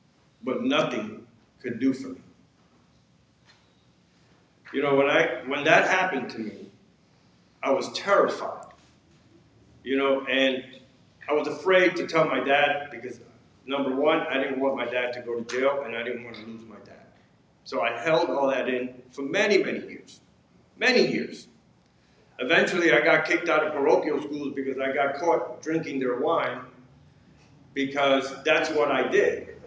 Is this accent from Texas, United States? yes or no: no; Hoboken, New Jersey, United States; also born or lived in Puerto Rico; I was born in the Caribbean. I was born on a little island in Puerto Rico. And my parents moved to New Jersey when I was, I think I was 1 or 2 years old.